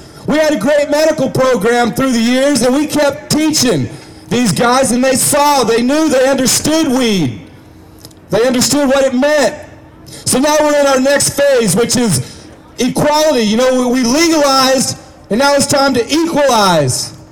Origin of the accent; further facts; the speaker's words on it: Oregon, United States; I'm from Oregon, and we just recently legalized in November, and it was freaking awesome.